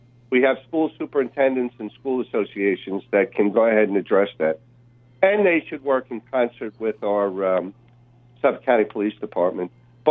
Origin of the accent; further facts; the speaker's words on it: East Northport, New York, United States; Agriculture, when I grew up in East Northport, it was primarily, you know, broccoli and cucumbers. As a matter of fact, I picked raspberries when I was 8 years old.